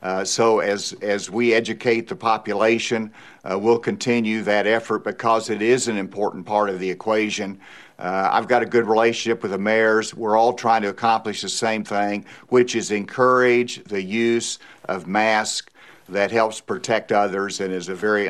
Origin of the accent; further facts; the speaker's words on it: Bentonville, Arkansas, United States; Well, we've already moved one in Bentonville, which is my hometown.